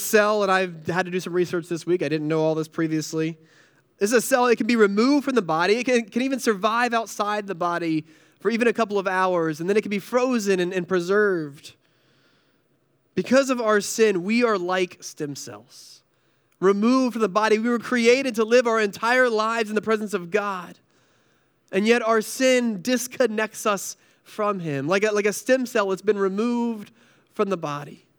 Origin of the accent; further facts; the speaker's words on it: North Carolina, United States; now in Northeast, United States; So our family, we're from North Carolina, and they say that you can take the boy out of the South, but you can't take the South out of the boy.